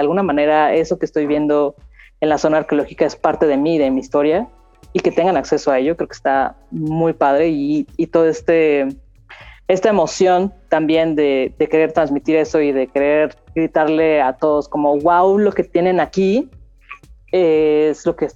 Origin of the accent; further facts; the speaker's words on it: Chalcatzingo, Morelos, Mexico; este es Chalcatzingo, ¿no? Y este es de donde yo vengo.